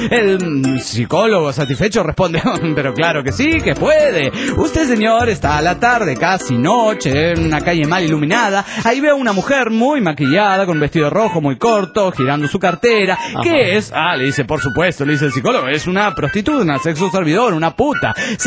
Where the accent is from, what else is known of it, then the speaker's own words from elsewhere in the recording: Toluca, State of Mexico, Mexico; de Toluca, México.